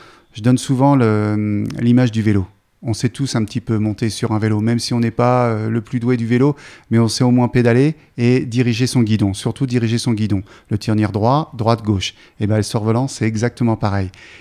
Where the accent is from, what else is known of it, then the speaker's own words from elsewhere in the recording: Normandy, France; un grand festival de cerf-volant qui a lieu par chez nous en Normandie